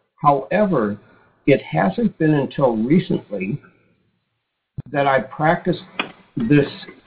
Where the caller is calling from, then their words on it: Boston, Massachusetts, United States; Hi, I'm calling from Boston.